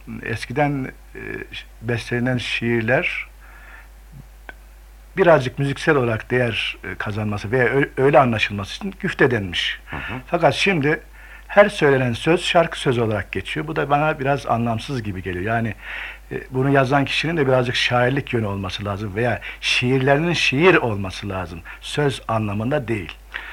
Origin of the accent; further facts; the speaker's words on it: Malatya, Turkey; born there; 1941 Malatya doğumluyum.